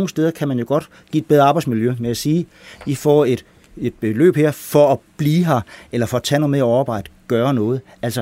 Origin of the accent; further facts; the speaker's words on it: Guldborgsund, Zealand, Denmark; Nu kommer jeg fra Guldborgsund.